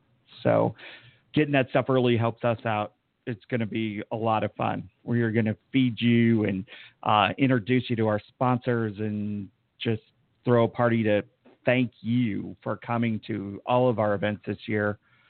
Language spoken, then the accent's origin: English; Minnesota, United States; accent: Minnesota; Tweaking my Minnesota accent